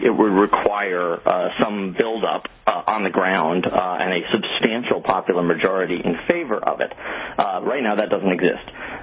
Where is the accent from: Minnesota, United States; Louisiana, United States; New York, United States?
New York, United States; but I'm a New Yorker, and New York is a mid-sized state geographically